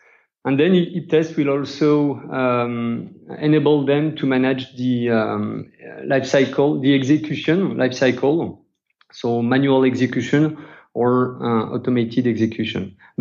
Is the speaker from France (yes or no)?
yes; France; accent: French; English is a second language; My nice accent comes from France.